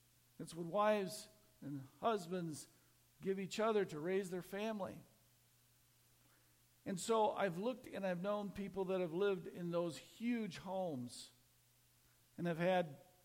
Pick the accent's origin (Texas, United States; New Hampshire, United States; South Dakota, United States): South Dakota, United States; Parker; I grew up in Parker, South Dakota.